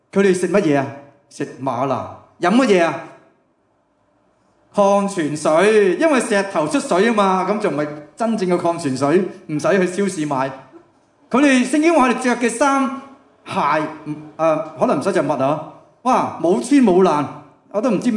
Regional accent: Hong Kong; 佢哋唔系我哋香港人好睇重咩啊？睇重嗰层楼

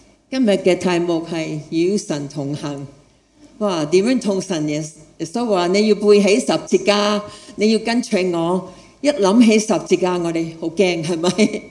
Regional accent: United States; Cantonese is a second language; also born or lived in Thailand; 我是美国人，不过是泰国出世的，我是泰国出世，我不是泰国人，不过我是父母是宣教士在泰国。我是1950年出世，所以你现在知道我几多岁。

